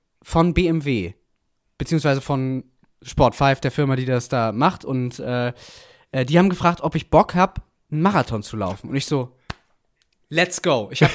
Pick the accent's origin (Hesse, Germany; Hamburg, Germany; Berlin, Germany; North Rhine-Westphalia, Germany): Hamburg, Germany; da bin ich halt aufgewachsen in Hamburg